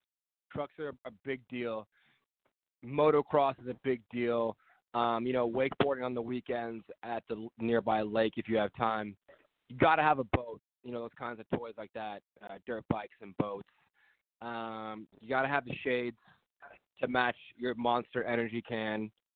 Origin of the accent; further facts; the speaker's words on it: California, United States; Growing up in the San Fernando Valley, I was exposed to these kinds of people a lot.